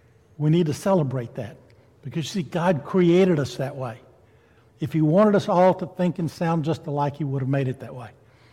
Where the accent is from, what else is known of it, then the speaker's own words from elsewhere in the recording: Louisiana, United States; I grew up in Louisiana. There's a different accent in North Louisiana than there is in South Louisiana.